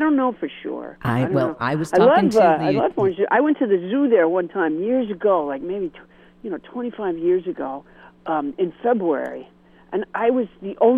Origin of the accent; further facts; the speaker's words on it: Sudbury, Massachusetts, United States; I'm from Sudbury, Massachusetts, which is a small, you know, I would say colonial town